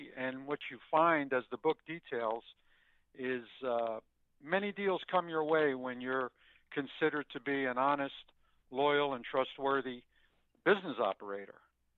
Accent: Brooklyn, New York, United States; You know, growing up in Brooklyn was very unique in the 1960s

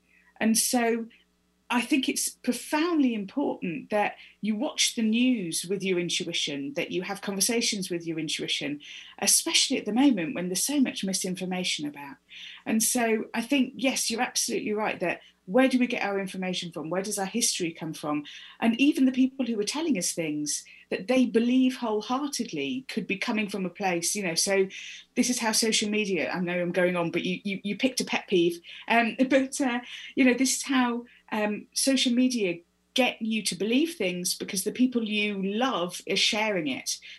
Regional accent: United Kingdom; I was not taught about this at school. I'm British. Yeah. I wasn't taught about it at school.

